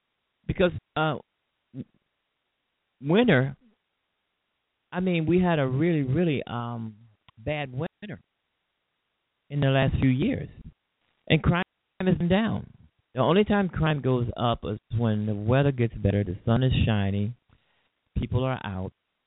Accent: Chicago, Illinois, United States; And I'm proud to say that I'm a Chicagoan. This is a beautiful city. It's a wonderful city. It's a great city.

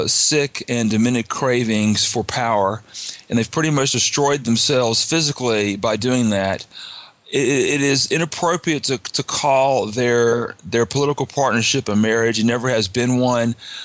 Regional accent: Austin, Texas, United States; I'm a historian from Austin, Texas.

